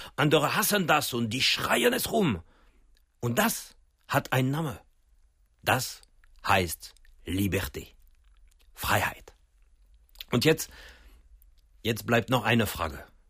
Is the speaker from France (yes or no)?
yes; France; Wissen Sie, als Jugendliche in Frankreich, es gab 2 Zeitschriften, die am wichtigsten waren.